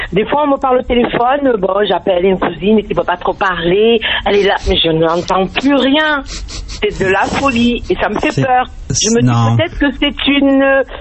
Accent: Morocco; je suis maghrébine, je suis du Maroc, on a tendance à parler fort

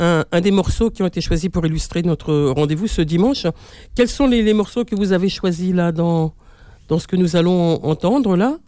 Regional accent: Algeria

